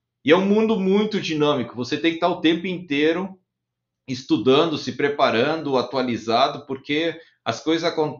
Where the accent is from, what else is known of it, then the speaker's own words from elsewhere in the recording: Rio Grande do Sul, Brazil; eu trabalhava no serviço técnico no Rio Grande do Sul, como bom gaúcho, atendia vários clientes lá em Porto Alegre